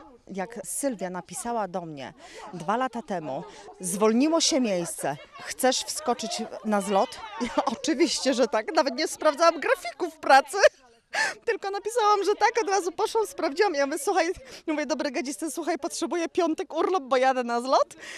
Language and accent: Polish; Tczew, Pomeranian Voivodeship, Poland; Ja przyjechałam z Tczewa, całkiem niedaleko, bo to jest około 40 kilometrów.